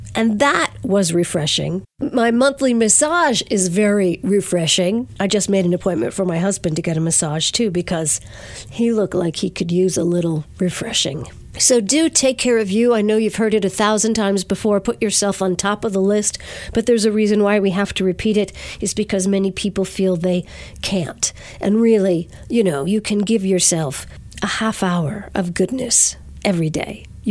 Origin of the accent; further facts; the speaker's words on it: Verplanck, New York, United States; that will be happening at Mount Carmel Hall in Verplank, my hometown.